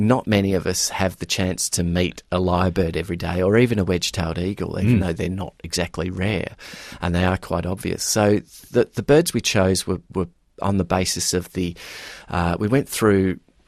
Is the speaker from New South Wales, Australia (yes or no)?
no; Melbourne, Victoria, Australia; the area where I grew up in Bayside, Melbourne